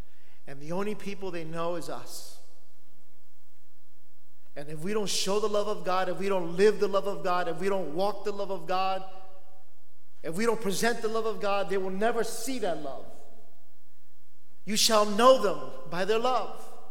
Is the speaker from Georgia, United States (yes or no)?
no; Bronx, New York, United States; I grew up in the Bronx.